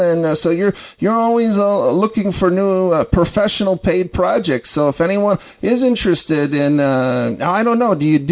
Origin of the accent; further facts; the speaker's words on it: Chicago, Illinois, United States; accent: Chicago; I talk exactly like my dad. We both talk like we're from Chicago, so there you go.